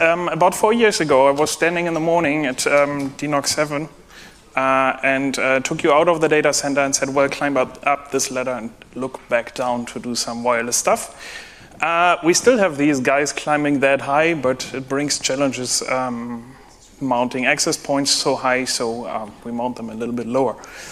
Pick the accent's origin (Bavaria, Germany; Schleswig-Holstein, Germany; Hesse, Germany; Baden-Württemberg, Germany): Schleswig-Holstein, Germany; Kiel; I'm from Kiel, which is about an hour north from here.